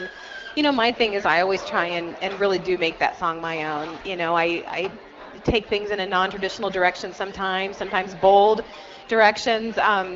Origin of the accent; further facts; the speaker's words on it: Mount Pleasant, Iowa, United States; my hometown in southeast Iowa, little Mount Pleasant, Iowa, they have a little concert series there